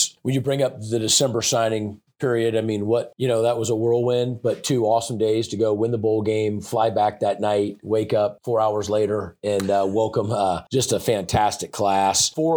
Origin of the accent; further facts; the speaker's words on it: Washington, United States; from my home state, you know, of Washington.